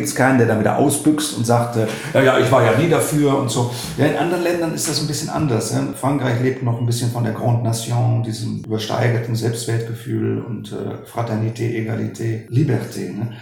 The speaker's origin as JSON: {"language": "German", "country": "Germany", "said": "Deswegen sind wir Deutsche ja auch immer so engagiert, zusammenzuarbeiten, lasst uns das Thema friedlich lösen"}